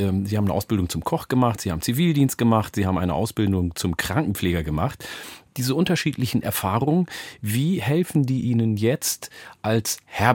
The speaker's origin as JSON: {"language": "German", "town": "Oldenburg", "region": "Lower Saxony", "country": "Germany", "tie": "born or raised there", "said": "In meiner Heimat, in meiner alten Heimat wohnen Sie."}